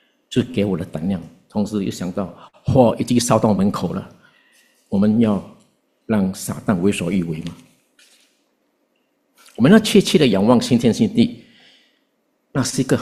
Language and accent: Chinese; Singapore; 我们新加坡人不结婚，其中的原因是拿不到房子